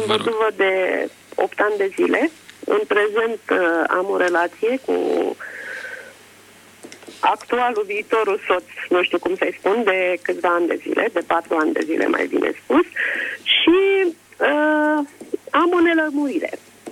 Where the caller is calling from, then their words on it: Sinaia, Prahova, Romania; sunt din Sinaia.